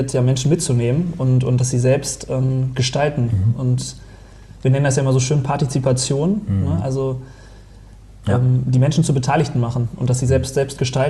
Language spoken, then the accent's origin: German; Detmold, North Rhine-Westphalia, Germany; also born or lived in Lemgo; ich bin am Fuße des Hermannsdenkmals aufgewachsen. Und genau, also meine Heimat ist Detmold, bin in Lemgo geboren.